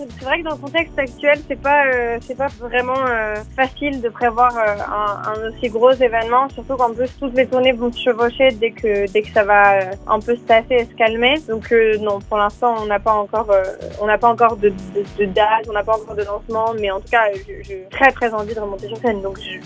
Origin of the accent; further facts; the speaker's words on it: Portugal; un peu lusophone, parce que je suis portugaise aussi.